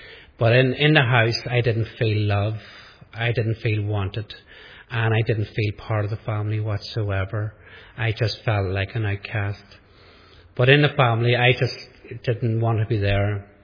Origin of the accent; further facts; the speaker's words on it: Lisnaskea, Northern Ireland, United Kingdom; born there; I could just start off as I came from a Catholic family. I was born in Listenskey near Enniskillen.